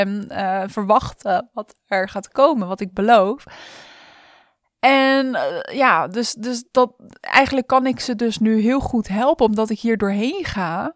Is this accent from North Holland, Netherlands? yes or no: no; Rotterdam, South Holland, Netherlands; ik ben Rotterdamse